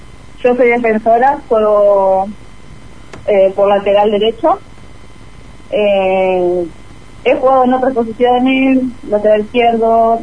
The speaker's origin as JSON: {"language": "Spanish", "town": "Crespo", "region": "Entre Ríos", "country": "Argentina", "said": "Soy de Crespo Entre Ríos y tengo 23 años."}